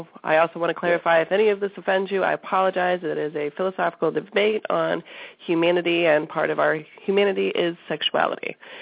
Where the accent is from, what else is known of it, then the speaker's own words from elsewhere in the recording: the South, United States; growing up in the Bible Belt in the South being, you know, the tallest girl and the most outspoken and the strongest